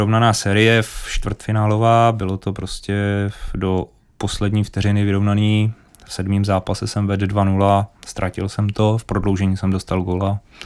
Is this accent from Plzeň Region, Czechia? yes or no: yes; Plzeň, Plzeň Region, Czechia; protože oba dva jsme z Plzně